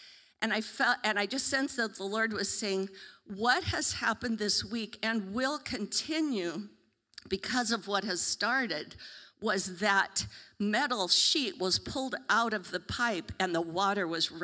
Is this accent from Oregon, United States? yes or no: yes; Klamath Falls, Oregon, United States; I'm from Klamath Falls, I was born and raised there, my kids were all born there.